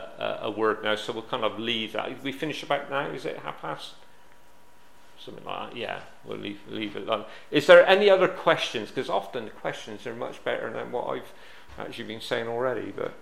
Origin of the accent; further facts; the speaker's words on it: Bristol, South West England, United Kingdom; No, I can't even speak English properly. Being that I come from South Bristol.